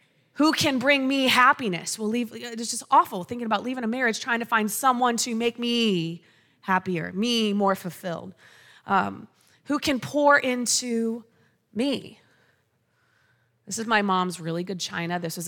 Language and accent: English; United States; hey, I am from York County through and through. I am proud. Listen, this is my home.